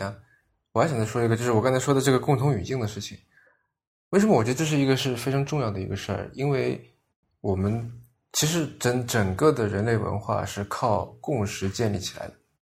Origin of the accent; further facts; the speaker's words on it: Shaoxing, Zhejiang, China; 比方说我是绍兴人，那我作为从小成长在绍兴的一个人